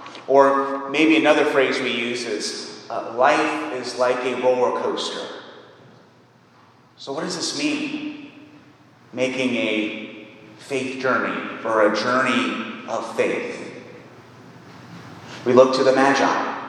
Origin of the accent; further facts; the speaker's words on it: Zanesville, Ohio, United States; I remember hearing the local ads as a boy in my hometown of Zanesville